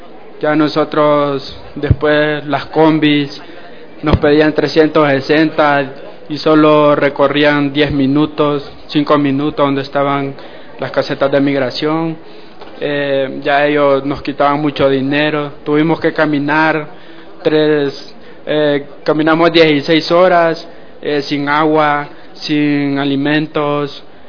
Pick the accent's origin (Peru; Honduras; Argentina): Honduras; moved away as an adult; tengo 23 años, soy de Honduras. Decidí salir de mi país por las pandillas, por falta de desempleo.